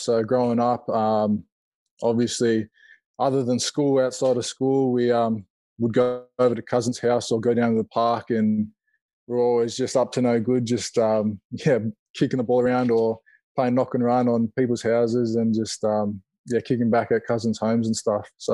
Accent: Sydney, New South Wales, Australia; I was born and bred in Sydney. So I was born St. George Hospital. So and I grew up in that area around where, yeah, St. George Dragons play.

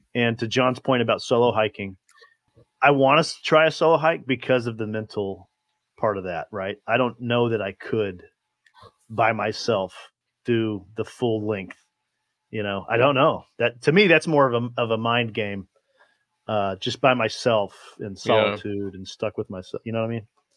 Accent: Arkansas, United States; You know, I grew up in Northwest Arkansas. I was outside all the time.

